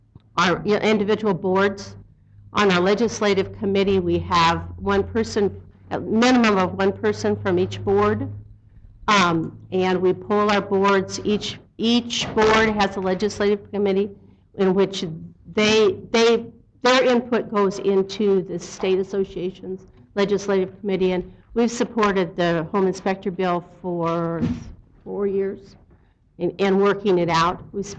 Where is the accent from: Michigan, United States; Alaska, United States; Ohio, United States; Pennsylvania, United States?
Alaska, United States; Juneau; I've been a realtor for 22 years. I'm from Juneau. Didn't fly in for this.